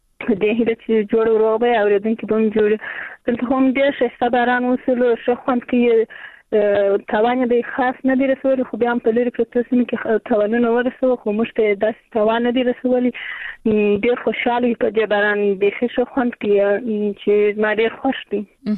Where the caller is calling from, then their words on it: Zabul, Afghanistan; ما د زابل سمیاړي کني ولې د تسنده خوشاله جوړه